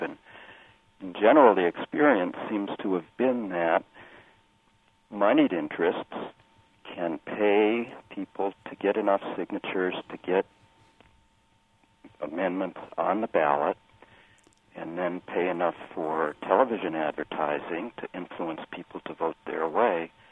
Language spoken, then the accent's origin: English; California, United States; I grew up in California where the state government has provisions in the state constitution that it can be directly amended fairly easily